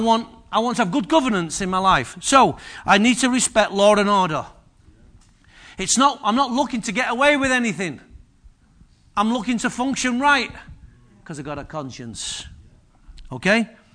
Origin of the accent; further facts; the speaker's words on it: Manchester, North West England, United Kingdom; I'm from Manchester.